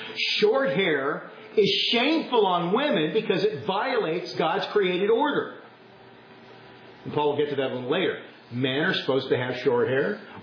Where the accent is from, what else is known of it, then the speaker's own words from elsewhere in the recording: California, United States; I'm from California, so I see a lot of weird stuff. You don't see that in Iowa.